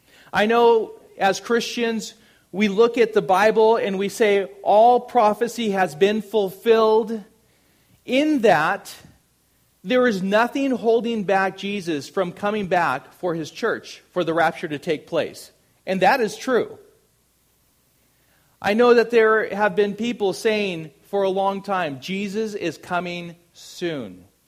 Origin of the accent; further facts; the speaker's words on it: Colton, California, United States; You know, growing up in Colton and going to Colton High and taking part in the great activities that I participated